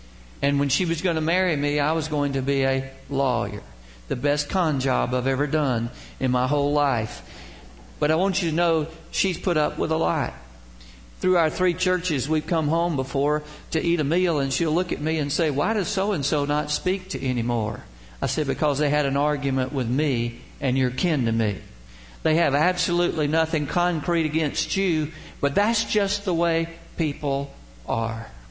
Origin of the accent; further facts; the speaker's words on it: Georgia, United States; born there; It's only by the grace of God that I was born in Georgia. I'm thankful I was born in Georgia